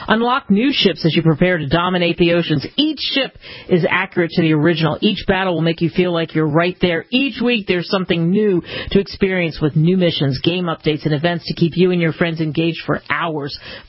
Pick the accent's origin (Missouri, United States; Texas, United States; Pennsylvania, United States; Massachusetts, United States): Pennsylvania, United States; Philadelphia; I've heard similar things from people in where I grew up in Philadelphia